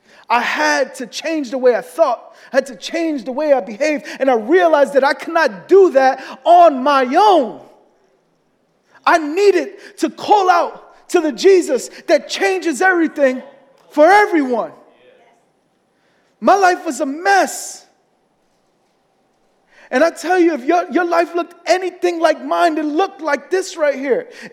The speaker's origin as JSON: {"language": "English", "town": "Bronx", "region": "New York", "country": "United States", "tie": "born or raised there", "said": "I say, I'm from the South, the deep, dirty South. The South Bronx, right?"}